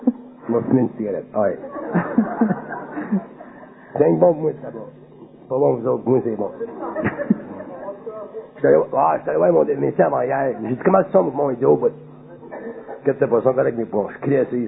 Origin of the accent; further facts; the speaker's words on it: Quebec, Canada; born there; je comprends pourquoi je suis né au Québec